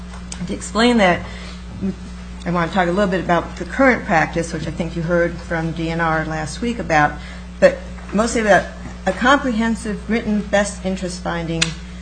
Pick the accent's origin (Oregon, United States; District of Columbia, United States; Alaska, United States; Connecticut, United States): Alaska, United States; Juneau; I'm from Juneau, Alaska